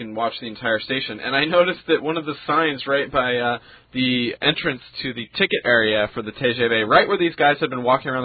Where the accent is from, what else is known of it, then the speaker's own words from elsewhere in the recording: Seattle, Washington, United States; I'm from Seattle. I'm from Washington